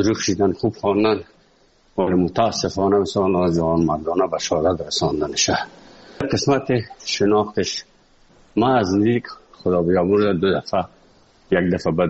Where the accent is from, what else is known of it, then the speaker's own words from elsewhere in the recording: Afghanistan; moved away as an adult; also born or lived in Moscow; اونجا از افغانستان برآمدیم آمدیم سه مسکو 4 سال مسکو